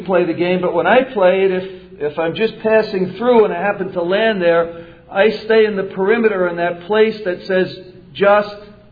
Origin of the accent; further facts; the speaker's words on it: New York City, New York, United States; I'm from New York City. And I was born there and raised there and I've never been mugged.